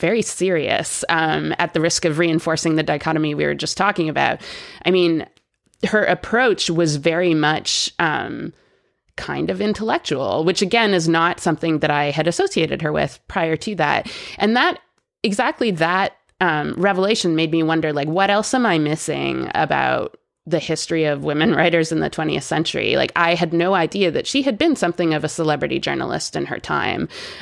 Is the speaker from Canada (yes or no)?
yes; Canada; I'm Canadian and I grew up there and my cultural touchstones are different.